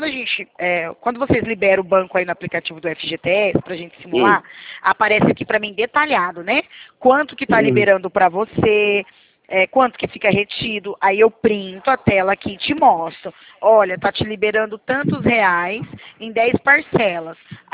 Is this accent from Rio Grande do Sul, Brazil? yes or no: no; Presidente Prudente, São Paulo, Brazil; Eu sou de Presidente Prudente, São Paulo, da Poupa Crédito.